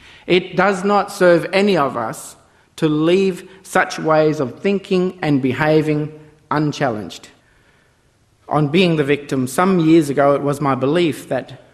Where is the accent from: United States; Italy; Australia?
Australia; might be interested to know that neither the Australian flag nor the national anthem enhance my sense of being Australian